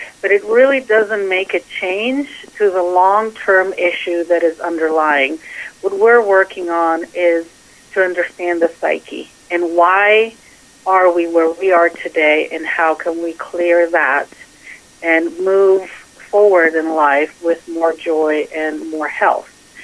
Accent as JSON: {"language": "English", "country": "Greece", "tie": "born or raised there", "said": "because I was born and raised in Greece. So Mediterranean culture is definitely who I am."}